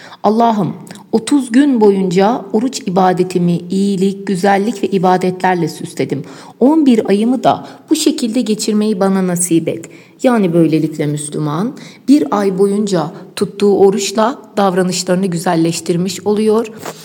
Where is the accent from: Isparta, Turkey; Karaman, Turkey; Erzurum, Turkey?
Isparta, Turkey; Aslen Ispartalıyım.